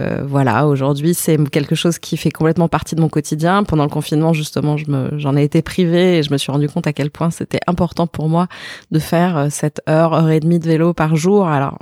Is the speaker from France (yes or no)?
no; Italy; also born or lived in Portugal / London; Mes parents étaient à l'époque en poste là-bas et ensuite j'ai grandi en partie en Italie.